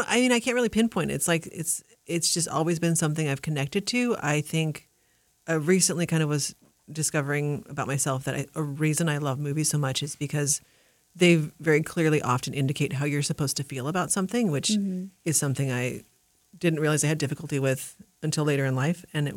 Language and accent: English; California, United States; I hail from Southern California, the little known home of cinema.